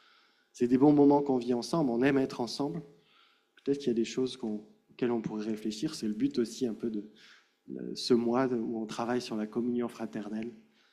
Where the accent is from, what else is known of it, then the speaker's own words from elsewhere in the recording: France; En tant que Français, on aime bien passer du temps à table, hein, autour d'un bon repas.